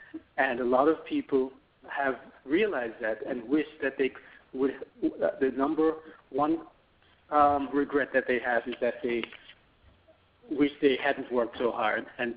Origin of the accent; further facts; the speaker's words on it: Jamaica; moved away; especially having come from another country. I was born in Jamaica. I grew up there for a while.